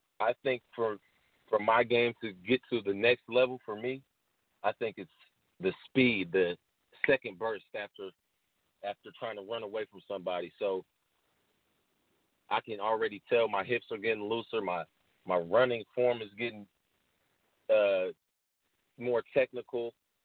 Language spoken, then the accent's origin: English; Kansas, United States; You wouldn't think I'm from Kansas if you first met me.